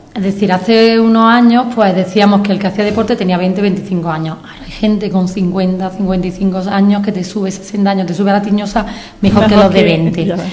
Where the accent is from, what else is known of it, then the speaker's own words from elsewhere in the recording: Priego de Córdoba, Andalusia, Spain; nosotros somos de la subbética de Priego